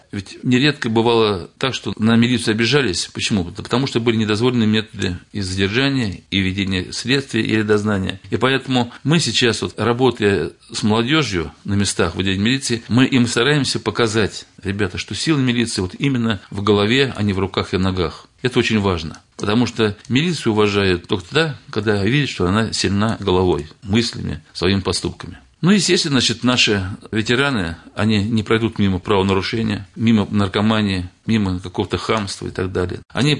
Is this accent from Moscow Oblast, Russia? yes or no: yes; Bukovo, Moscow Oblast, Russia; Я местный житель, родился в Буково.